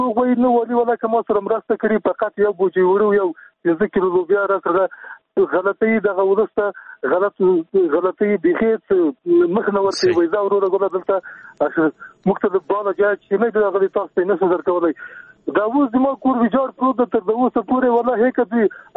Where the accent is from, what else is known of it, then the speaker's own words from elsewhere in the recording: Logar, Afghanistan; زه خپله د لوګر د ولایت یم